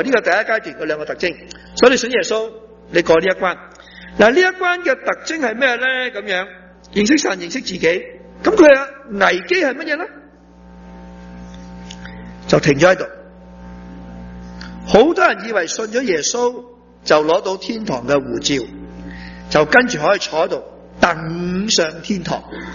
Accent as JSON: {"language": "Cantonese", "country": "Malaysia", "said": "我第一个车牌喺马来西亚考嘅，我系马来西亚人嚟嘅。"}